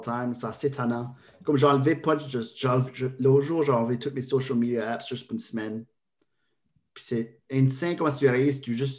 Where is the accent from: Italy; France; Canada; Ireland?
Canada; Cap-Pelé, New Brunswick; Quand j'étais jeune, je vivais à Capelé